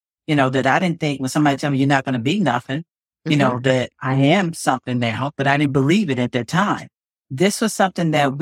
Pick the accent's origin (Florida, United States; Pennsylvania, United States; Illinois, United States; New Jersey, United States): Illinois, United States; Chicago; I grew up in Chicago, you're seen and not heard, right?